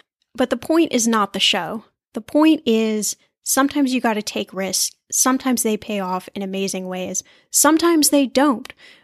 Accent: Texas, United States; also born or lived in Indianapolis, United States; We recently went back to Indianapolis, which is my hometown. I was born in Indianapolis. I only lived there for a couple of years before we moved to Texas, but Indianapolis, Indiana is definitely in my blood.

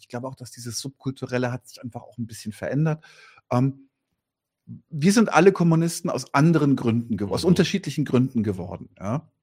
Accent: Bavaria, Germany; ich bin in Bayern am Land groß geworden

